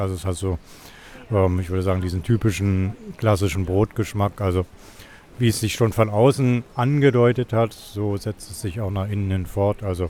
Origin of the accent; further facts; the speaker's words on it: Berlin, Germany; Ich komme aus Berlin, da gibt es ja dieses typische Berliner Landbrot, so ein kräftiges Roggenmischbrot.